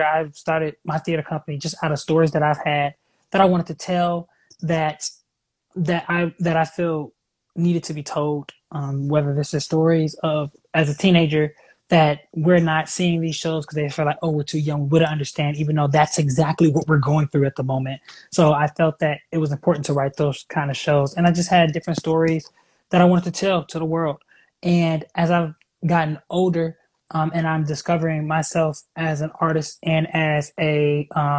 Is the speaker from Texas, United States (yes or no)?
no; Chicago, Illinois, United States; now in Atlanta, United States; I am originally from Chicago. I then moved. I've been in Atlanta for almost 2 years now.